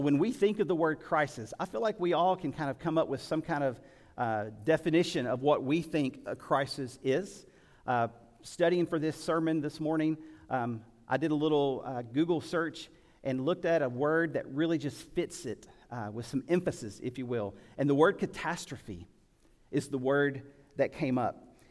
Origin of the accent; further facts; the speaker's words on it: Warren, Arkansas, United States; I grew up in South Arkansas, little town called Warren, Arkansas, South Arkansas, land of tall pines and pink tomatoes.